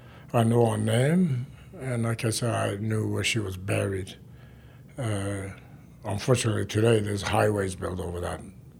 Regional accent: Afghanistan; It was comfortable, very good, because I was in a military family.

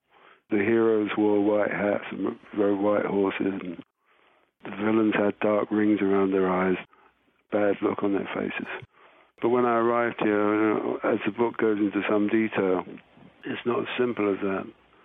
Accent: United Kingdom; I'm British first and foremost

